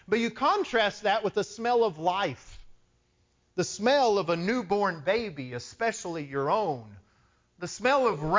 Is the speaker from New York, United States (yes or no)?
no; Texas, United States; For me, growing up in West Texas, it was the feed lots